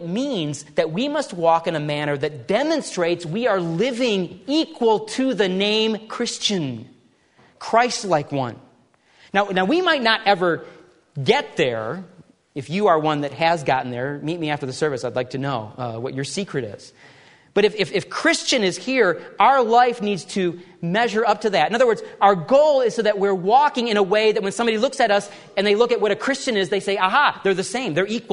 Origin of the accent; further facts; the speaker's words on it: Michigan, United States; Years ago, I was growing up in Michigan